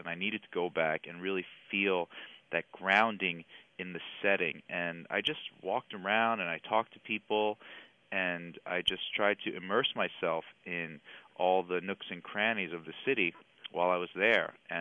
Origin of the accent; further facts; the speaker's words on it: United States; Well, you know, I'm an American. I've grown up here. I've spent, you know, my entire life here, basically.